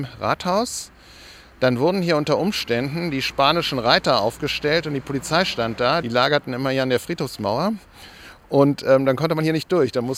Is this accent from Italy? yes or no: no; Berlin, Germany; Dann sind wir dort, wo ich aufgewachsen bin